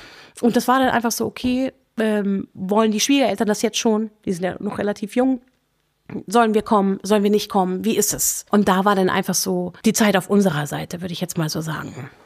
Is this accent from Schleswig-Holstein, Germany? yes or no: yes; Schleswig-Holstein, Germany; aus Schleswig-Holstein, der ist auch immer noch da. Mein zweitältester Bruder hat den Hof übernommen, jetzt auch schon lange her. Ich bin die jüngste von 8 Kindern auf dem Bauernhof groß geworden.